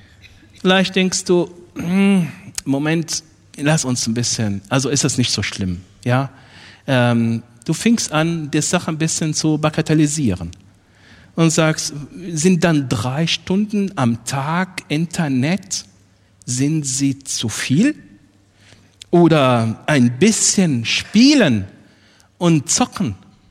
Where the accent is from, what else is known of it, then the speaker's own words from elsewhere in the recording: Egypt; Ich bin in Ägypten aufgewachsen, alles koptisch-orthodox.